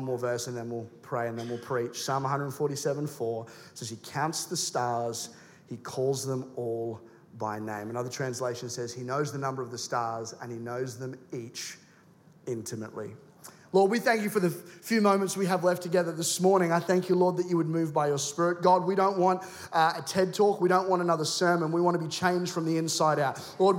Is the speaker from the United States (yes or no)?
no; England, United Kingdom; born there; accent: Australian; I'm not Australian. I know, mind-blowing. I have such a manly Aussie demeanor, but I actually was born in England